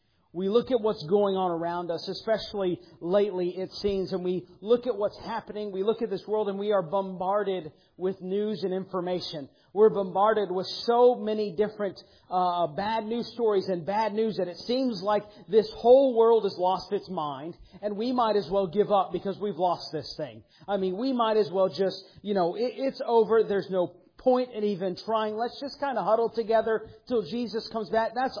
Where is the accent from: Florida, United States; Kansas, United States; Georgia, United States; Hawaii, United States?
Georgia, United States; Atlanta; And of course, growing up in Atlanta, I was an Atlanta sports fan growing up. That was the way I grew up.